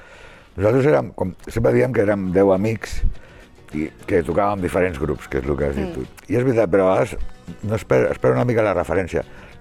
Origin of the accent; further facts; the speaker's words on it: Barcelona, Catalonia, Spain; now in L'Hospitalet de Llobregat, Spain; Jo soc d'Hostafrancs, però fa 30 anys que vinc a Hospitalet, a Collblanc.